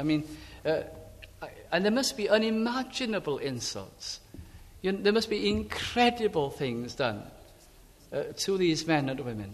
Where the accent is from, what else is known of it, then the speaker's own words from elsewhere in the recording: North West England, United Kingdom; But I can remember in the Welsh chapel where I was brought up in South Lancashire, followed the usual Welsh chapel kind of tradition.